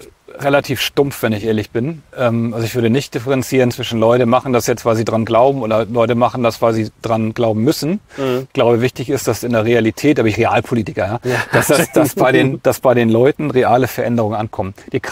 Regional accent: Hamburg, Germany; Guck mal, ich komme aus Hamburg, ne?

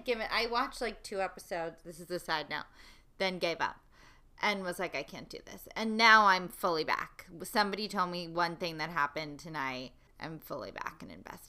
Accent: United States; And I was definitely as obviously American as Emily, let's be honest.

